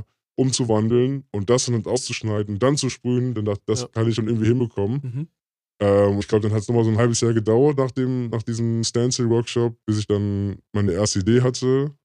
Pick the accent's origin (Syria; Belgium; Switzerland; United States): Belgium; now in Germany; Weil ich komme aus Belgien und bei uns heißt es halt eben Fritten und oder Pommes frites.